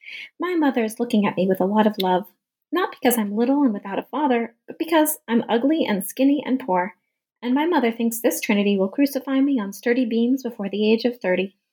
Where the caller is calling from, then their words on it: Tucson, Arizona, United States; I'm calling in from Tucson, Arizona, where the weather has been incredibly hot all summer long.